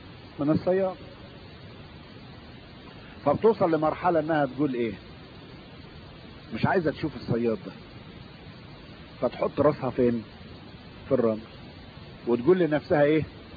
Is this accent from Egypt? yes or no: yes; Egypt; في عندنا في مصر يعني حاجة بيخوفوا بيها العيال